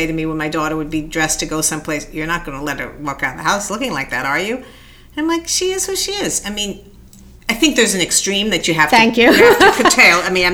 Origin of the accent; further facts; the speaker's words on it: Beverly Hills, California, United States; I'm an only child, and I grew up in Beverly Hills. We had this big property, and I didn't have any playmates near me because we lived in a little secluded part of the town